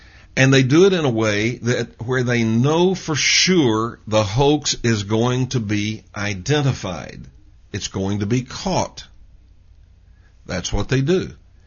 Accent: Georgia, United States; home in Georgia. And so, look, don't send me email and tell me I made fun of people in the South. I am a Southerner, okay?

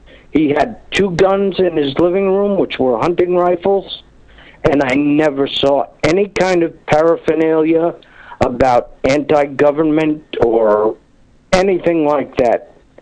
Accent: United States; I am an American and proud to be one. I've not lived in other countries as you have.

